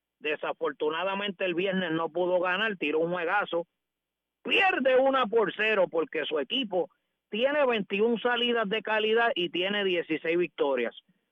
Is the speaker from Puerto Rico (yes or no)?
yes; Puerto Rico; Obviamente soy puertorriqueño y 100% orgulloso de serlo